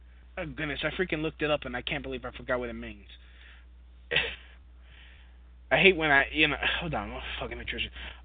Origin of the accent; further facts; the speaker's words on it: New York City, New York, United States; born there; Well, since I was born here in New York City, I consider myself an American.